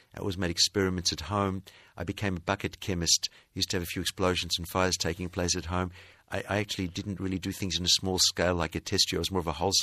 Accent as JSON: {"language": "English", "country": "Australia", "said": "being Australian, for me, it's not a problem, it's not an issue."}